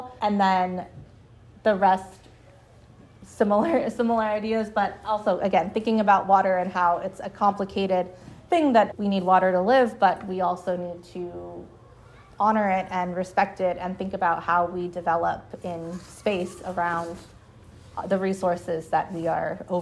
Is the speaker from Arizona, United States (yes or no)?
yes; Phoenix, Arizona, United States; how we use water growing up in Phoenix, you don't think about water